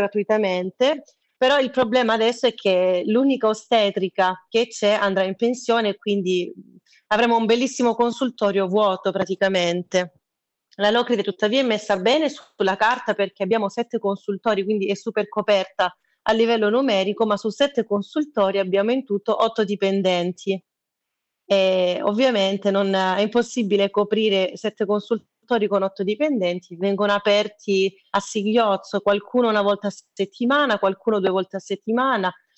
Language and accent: Italian; Calabria, Italy; nel mio paese, che si è subito attivato per dire no, la vallata dello Stilaro, sono 3 paesini piccoli nell'entroterra calabro